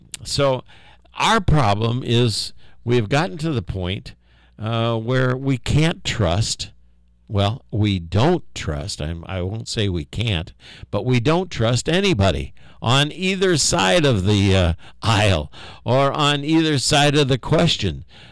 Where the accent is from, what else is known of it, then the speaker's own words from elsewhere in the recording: South Bend, Indiana, United States; I grew up in South Bend, Indiana. I went to school at South Bend Central, which is about 30-35% African American.